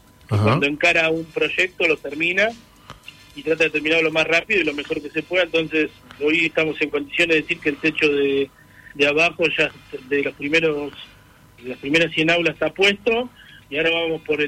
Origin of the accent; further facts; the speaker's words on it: José C. Paz, Buenos Aires Province, Argentina; Soy de José de Paz, nací en José de Paz en el 83